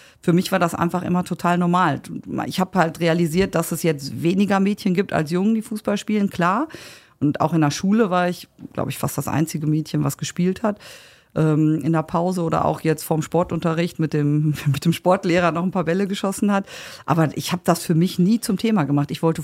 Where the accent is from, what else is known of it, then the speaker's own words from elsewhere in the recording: Recklinghausen, North Rhine-Westphalia, Germany; Ich bin ja in Recklinghausen aufgewachsen.